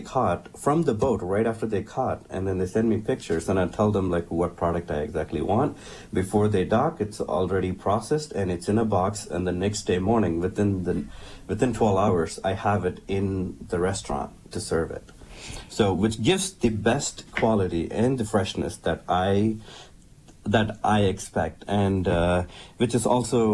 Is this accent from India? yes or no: yes; Pondicherry, Puducherry, India; English is a second language; If you have seen the movie Life of Pi, the first 20 minutes is my hometown. It's called Pondicherry.